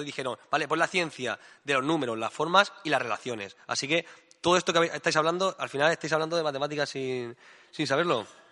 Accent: Murcia, Region of Murcia, Spain; Me ha costado un tiempo, yo que soy de Murcia, pero me ha costado más que los demás

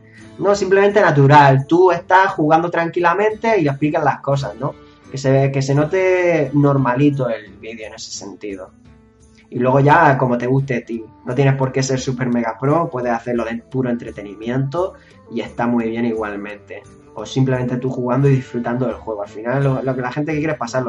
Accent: Spain; si soy español

